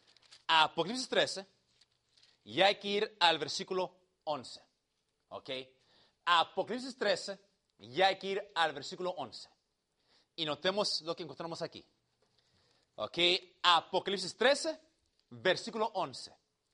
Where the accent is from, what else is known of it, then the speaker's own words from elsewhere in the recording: Cuba; Soy cubano